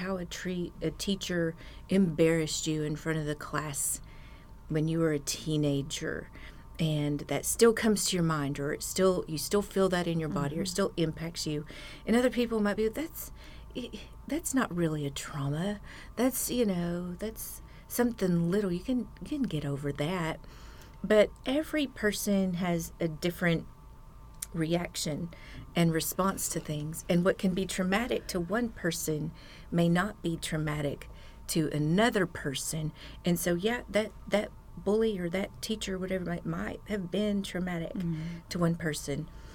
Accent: Texas, United States; now in Arkansas, United States; I grew up in Texas.

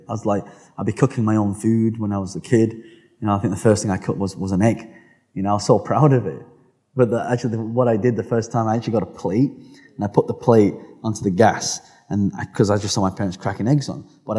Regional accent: England, United Kingdom; born there; No, I was born in England. I was born in England, but my parents, they came from Hong Kong. So though they call me a BBC, a British-born Chinese.

